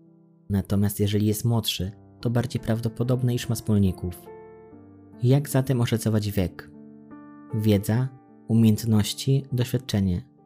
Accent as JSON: {"language": "Polish", "town": "Warsaw", "region": "Masovian Voivodeship", "country": "Poland", "said": "Ja sam, będąc warszawiakiem, wnukiem warszawiaka, czułem sztuczność w tym sformułowaniu."}